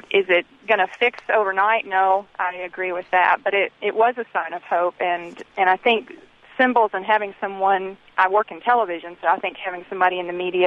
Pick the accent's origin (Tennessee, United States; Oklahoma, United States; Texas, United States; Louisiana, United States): Tennessee, United States; I just wanted to say I grew up in Middle Tennessee, and I'm a white middle-class woman